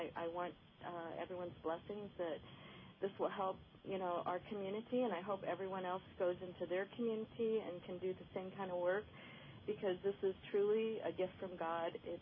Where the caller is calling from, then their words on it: Mariposa, California, United States; I'm calling from Mariposa, California.